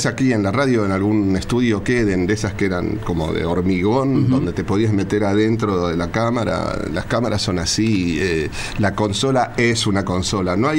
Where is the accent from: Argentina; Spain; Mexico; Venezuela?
Argentina; Flores, Buenos Aires; oriundo soy de Flores y inclusive viviendo acá ensayaba en Flores